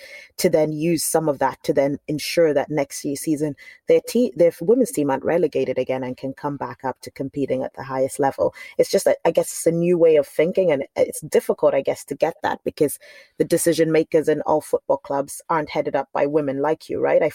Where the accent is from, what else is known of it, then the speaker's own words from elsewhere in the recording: Zambia; from a young age, you know, I came from Zambia